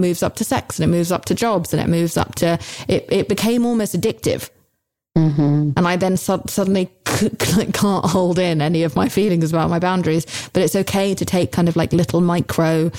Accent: United Kingdom; the old me, especially because I'm British, would have just been like, oh, well, best not to just, you know, say anything.

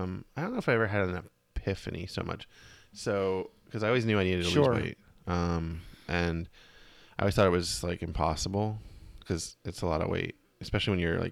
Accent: Reading, Pennsylvania, United States; I went to Penn State Berks, which is outside of Reading.

